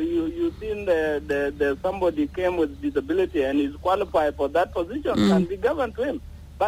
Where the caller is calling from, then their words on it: Munich, Bavaria, Germany; Yeah, I'm fine. … from Munich.